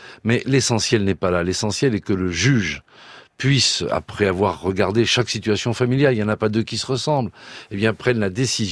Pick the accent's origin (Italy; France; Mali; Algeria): France; Brittany; Moi, je viens du Finistère intérieur, très rural. Il y a des petites communes.